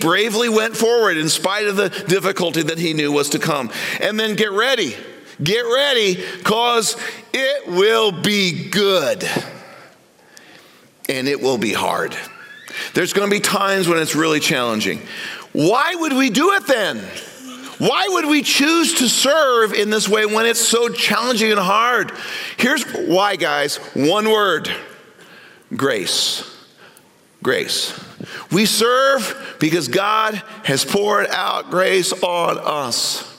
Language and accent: English; Indianapolis, Indiana, United States; now in Glenwood, United States; I'm a city boy. I grew up in Indianapolis, Indiana, and then went to Chicago, and then we moved to Glenwood, Iowa, population 4,800.